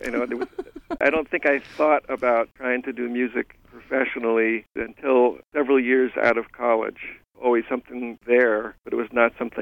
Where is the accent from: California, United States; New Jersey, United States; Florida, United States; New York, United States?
New Jersey, United States; He's from Cleveland. I'm from New Jersey originally. He's African American. I'm white, North American.